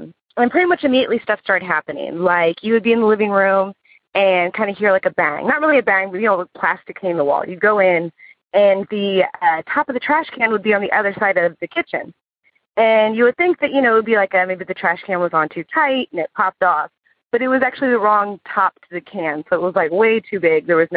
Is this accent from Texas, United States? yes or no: yes; Houston, Texas, United States; Hi, Tony and Jenny. … I'm from Houston, Texas.